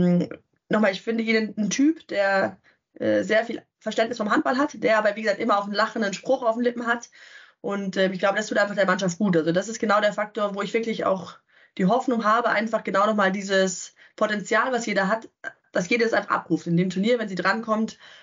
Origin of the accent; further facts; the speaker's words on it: Munich, Bavaria, Germany; als Münchnerin